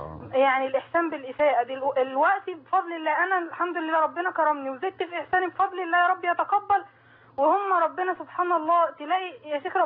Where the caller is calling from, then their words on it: Al Qanatir, Qalyubia, Egypt; اي من القناطر